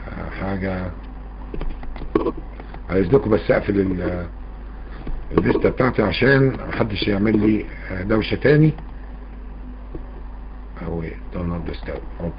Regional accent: Egypt; هذا الشيء لما اتوا الى بلادنا مصر

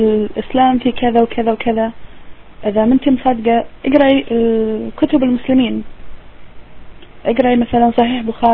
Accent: Kuwait; وكنت انا كويتيه عموما، ما عندي مشكله ان انا اقول ان انا كويتيه. كنت موجوده خارج الكويت، كنت مسافره على اساس ان دراسه في امريكا

